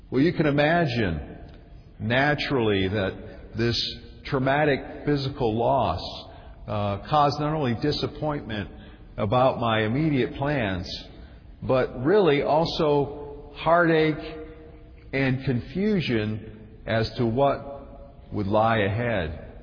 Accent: Maine, United States; moved away as an adult; now in Greenville, United States; we relocated from my home state of Maine to Greenville, South Carolina. Rick didn't tell you, but to be born in Maine is to be known as a maniac.

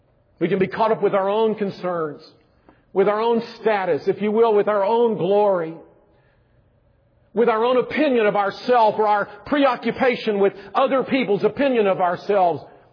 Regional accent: Alabama, United States; I grew up in Alabama.

